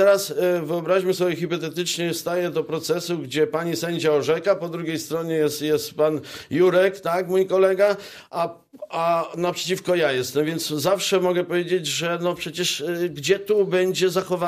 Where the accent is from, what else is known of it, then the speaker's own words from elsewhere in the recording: Żary, Lubusz Voivodeship, Poland; na przykład w Żarach jest dwóch sędziów, skąd pochodzę